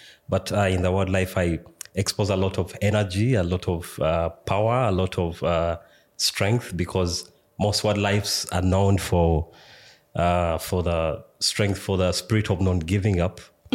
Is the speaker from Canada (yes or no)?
no; Uganda; now in Austria; I come from Uganda originally, but I've been living in Austria since 2020.